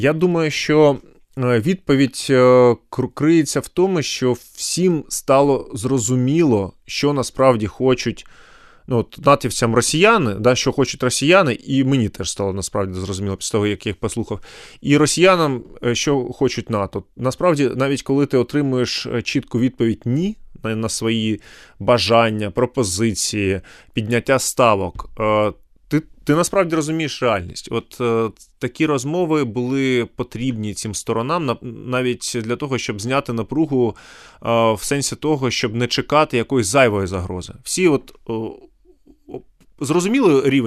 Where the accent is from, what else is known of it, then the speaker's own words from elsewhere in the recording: Donbas, Ukraine; бо я сам з Донбасу